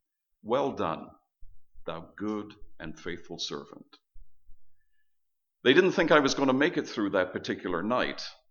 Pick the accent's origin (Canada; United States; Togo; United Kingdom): United Kingdom; Belfast, Northern Ireland; I grew up in Belfast, Northern Ireland